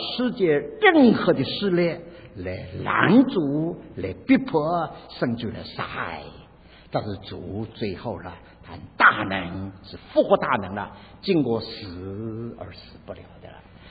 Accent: China; now in United States; 在我们中国人都预备好了

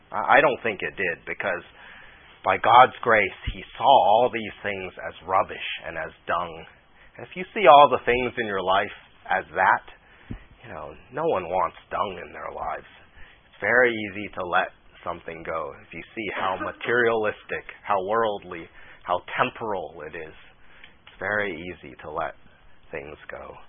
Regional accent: Seattle, Washington, United States; Growing up in Seattle, the slopes are, you know, right near the city.

